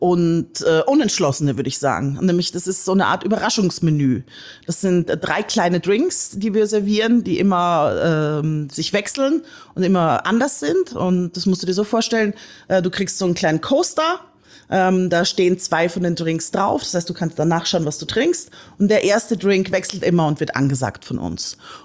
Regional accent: Austria; Ich komme ja aus Österreich.

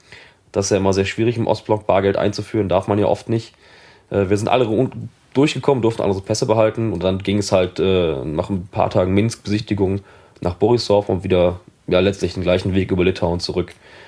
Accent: East Germany, Germany; born there; für mich als gebürtiger Ostdeutscher

